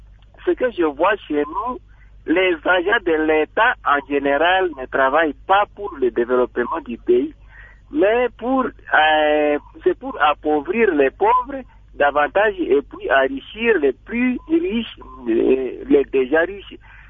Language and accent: French; DR Congo; chez nous, en RDC, Congo